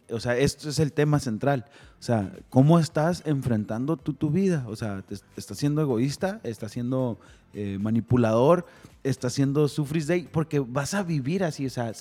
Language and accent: Spanish; Mexico; Como mexicanos, o sea, hablando de cómo adquirimos las actitudes, nos han enseñado a sufrir.